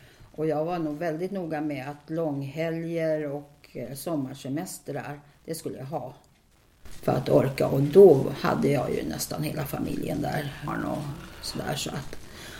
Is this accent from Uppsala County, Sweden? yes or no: no; Stockholm, Stockholm County, Sweden; also born or lived in Västergötland / Bromma; Jag är född i Västergötland faktiskt. Jag var 2 år när mina föräldrar tog mig med hit upp till Stockholm. Så jag har bott i Bromma och uppväxt större delen på Kungsholmen.